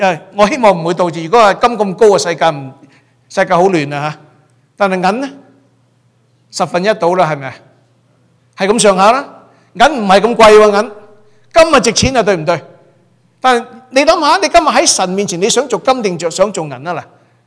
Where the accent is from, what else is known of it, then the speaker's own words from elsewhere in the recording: Hong Kong; 有即系我细个喺香港，我就知道啦。